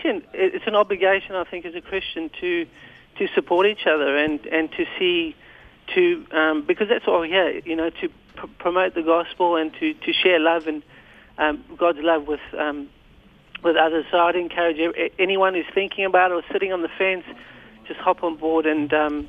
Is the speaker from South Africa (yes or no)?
yes; South Africa; moved away; So, originally from South Africa, but been here for about 13 years, mm-hmm. and I've got four beautiful kids and a beautiful wife, and we live in Forestville.